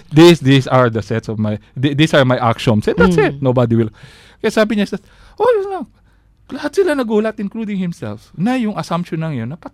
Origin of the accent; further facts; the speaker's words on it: Ilocos Region, Philippines; Sorry, Ilocano ako.